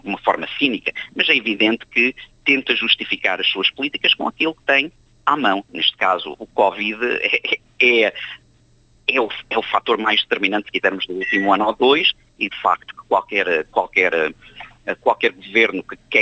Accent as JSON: {"language": "Portuguese", "country": "United States", "tie": "born or raised there", "lives_now": "Australia", "said": "Eu nasci e fui criado nos Estados Unidos e sou filho de imigrantes."}